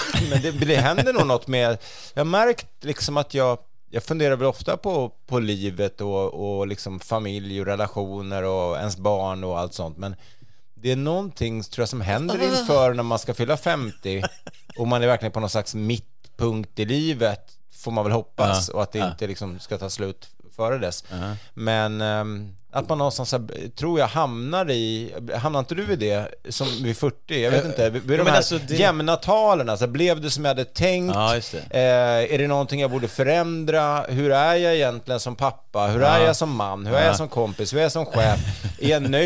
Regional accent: Denmark; dansk. Jag är dansk.

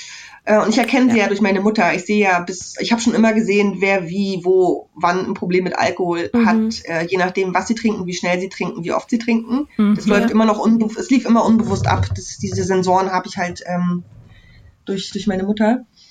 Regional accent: Mecklenburg-Vorpommern, Germany; ich komme aus MacPom, ja, 90er Jahre, Tristesse, grau, langweilig

